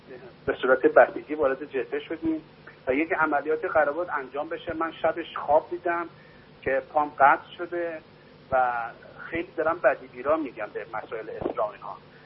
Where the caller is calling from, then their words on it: Tehran, Tehran Province, Iran; از تهران هستم.